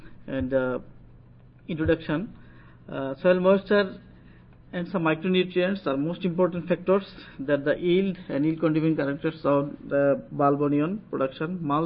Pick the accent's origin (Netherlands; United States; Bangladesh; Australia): Bangladesh; English is a second language; I am from Bangladesh … Now I am doing a profession as a professor in the University of Rajshahi, Bangladesh.